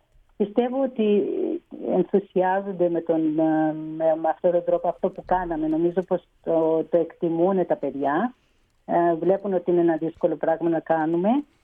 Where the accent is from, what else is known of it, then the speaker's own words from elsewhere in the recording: Crete, Greece; Ο παππούς γεννήθηκε, όπως και εγώ, στον ύπος από Κορώνου, Χανίων, Κρήτης.